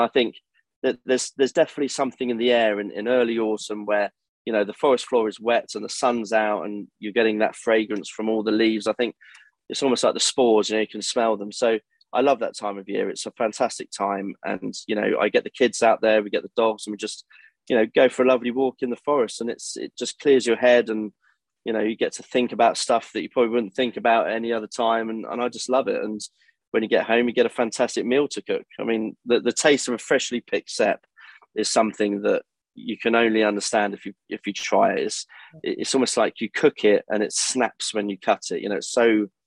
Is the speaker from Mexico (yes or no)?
no; United Kingdom; What, because we're British?